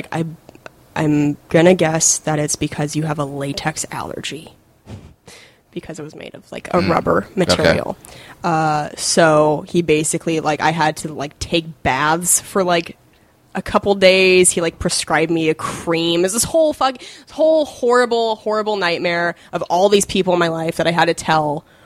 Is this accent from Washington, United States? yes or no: yes; Cheney, Washington, United States; also born or lived in Spokane; By the way, I'm from Spokane, but I grew up a little bit outside of it for some of my childhood. And it was this tiny town called Cheney, Washington.